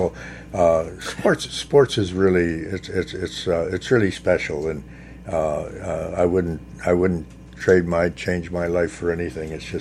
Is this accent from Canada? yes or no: yes; Canada